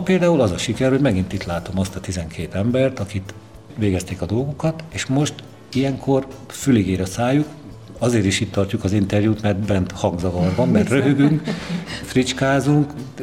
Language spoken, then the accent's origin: Hungarian; Budapest, Hungary; Mondjuk engem nem, mert én pesti vagyok